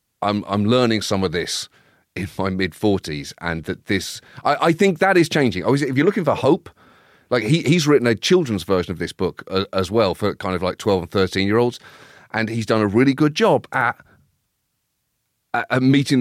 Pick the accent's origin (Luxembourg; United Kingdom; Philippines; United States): United Kingdom; But I felt shortchanged just as a British person not having a fully developed sense of British history and what it meant.